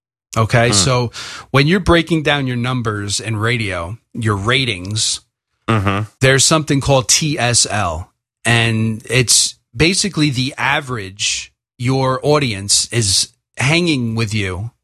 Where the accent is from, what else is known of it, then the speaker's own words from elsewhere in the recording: New York City, New York, United States; I definitely am, and I am a New Yorker through and through. You know, I was born and raised here, and I'll probably die here. You know, I'm a New York guy.